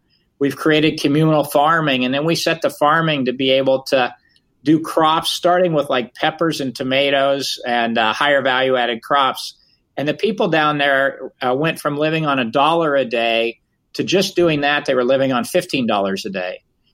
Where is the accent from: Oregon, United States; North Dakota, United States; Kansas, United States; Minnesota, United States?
Kansas, United States; Well, I grew up Mennonite, so I have Amish relatives, for those of you, the horse and buggy folk. And so our town was 3,000. It was a dry town, right?